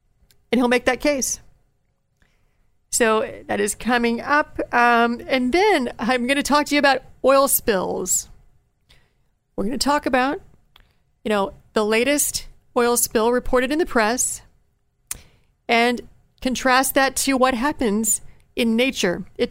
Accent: Appalachia, United States; It's more like a hill by my standards. I'm from Appalachia

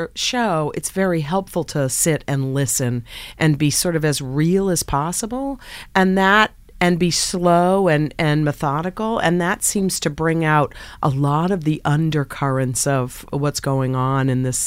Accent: East Coast, United States; I know, I'm from the East Coast and I say aunt too, so it's hard.

